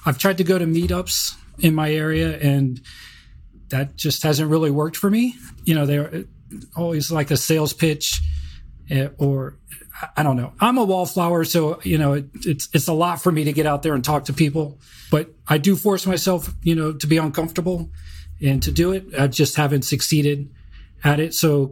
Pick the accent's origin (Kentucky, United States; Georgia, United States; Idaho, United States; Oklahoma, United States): Georgia, United States; I grew up in Georgia. I understand that market.